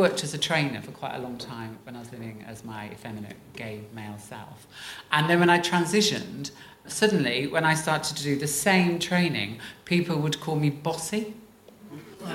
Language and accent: English; Coventry, West Midlands, United Kingdom; I was this very feminine, gay, I was from Coventry, I didn't have the best start.